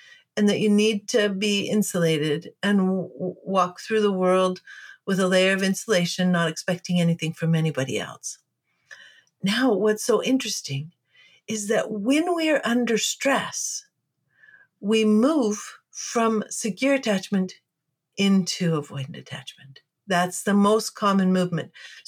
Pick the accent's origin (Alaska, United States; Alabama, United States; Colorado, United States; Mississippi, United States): Alaska, United States; Fairbanks; Well, I grew up in Fairbanks, Alaska in the 1960s. So I grew up in the woods